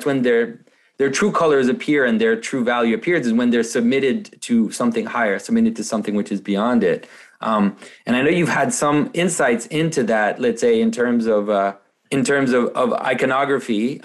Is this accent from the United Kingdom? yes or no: no; France; first language French; English is a second language; now in Canada; So I'm French, right? My first language is French, but I live in Canada.